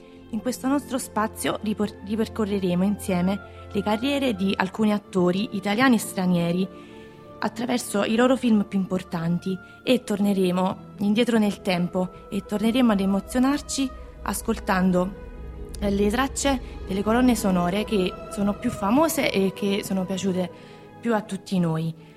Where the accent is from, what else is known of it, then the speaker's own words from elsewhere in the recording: Salerno, Campania, Italy; perché io sono di Salerno